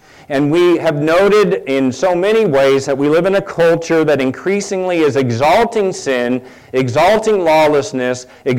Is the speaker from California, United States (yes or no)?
yes; California, United States; I'm from California, born and bred in California. I like to say now, most definitively, I'm from California.